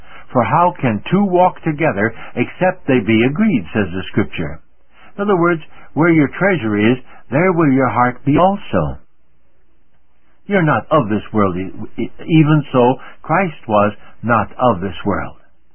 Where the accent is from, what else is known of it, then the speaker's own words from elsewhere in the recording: United States; My home country is the United States of America.